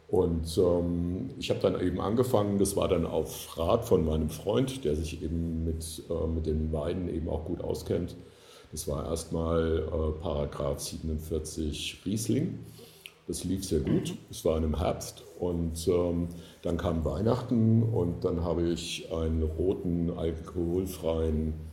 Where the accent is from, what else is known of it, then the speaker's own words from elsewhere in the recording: Frankfurt, Hesse, Germany; Ich bin Frankfurter Bub